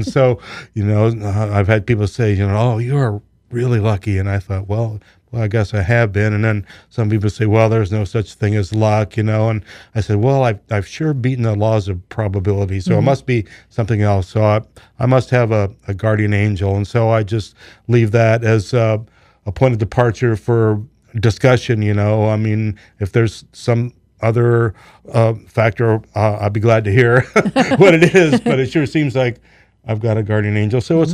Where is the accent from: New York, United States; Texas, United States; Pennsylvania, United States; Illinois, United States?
Illinois, United States; I grew up mainly in the Knox County, Henry County, Peoria County area.